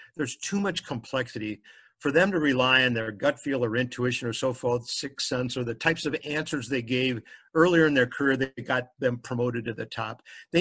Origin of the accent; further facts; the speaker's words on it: Chicago, Illinois, United States; and I'm Greek American, incidentally, from Chicago, go Cubs, go Bears.